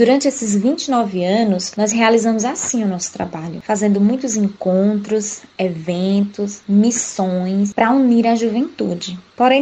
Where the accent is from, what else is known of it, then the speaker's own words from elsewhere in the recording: Campo Formoso, Bahia, Brazil; Nós somos jovens, em sua maioria, nós somos do interior de Campo Formoso